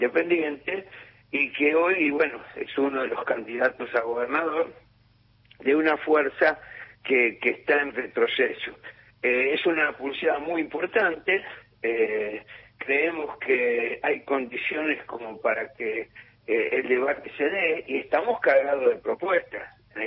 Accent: Lanús, Buenos Aires Province, Argentina; Nosotros cuatro nacimos en Lanús, vivimos en Lanús, tenemos esa historia

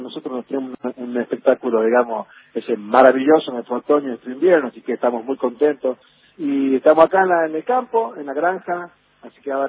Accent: Tartagal, Salta, Argentina; also born or lived in La Rioja, Argentina; en el año 69 yo nací en el Policlínico Ferroviario de la capital de La Rioja, y al poco tiempo me llevaron al campamento de Espucio a Tartagal, porque mi viejo era ferroviario, y lo trasladaban de estación a estación

